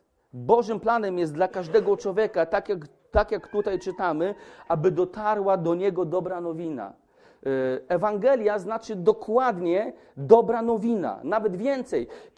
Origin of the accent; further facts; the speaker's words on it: Masovian Voivodeship, Poland; pochodzę z Mazowsza, pochodzę z miejscowości, która ostatnio znowu coś o niej pisali